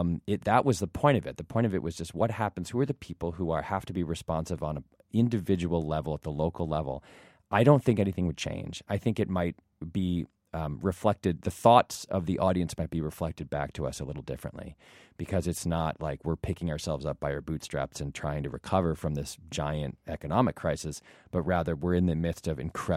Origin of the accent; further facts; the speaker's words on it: Ann Arbor, Michigan, United States; Oh, great. I'm from Ann Arbor.